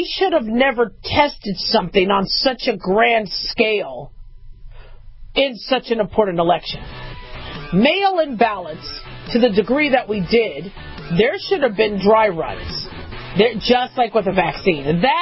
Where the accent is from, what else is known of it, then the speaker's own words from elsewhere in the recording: Arizona, United States; also born or lived in Los Angeles; See, I grew up in Arizona. I was born in L.A.